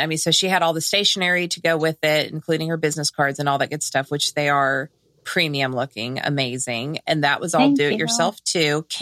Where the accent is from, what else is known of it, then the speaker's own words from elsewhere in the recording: California, United States; I'm from Southern California. I call everybody dudes.